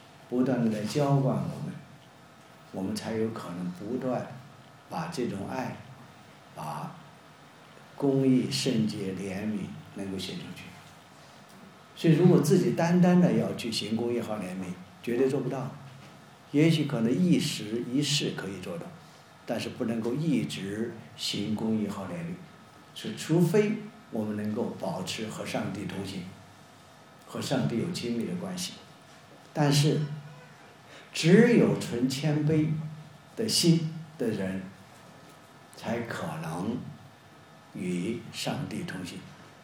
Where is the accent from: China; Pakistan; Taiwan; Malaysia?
China; now in United States; 你看我们中国人就是这样啊，什么事儿都大家让很多次，在国内也要吃饭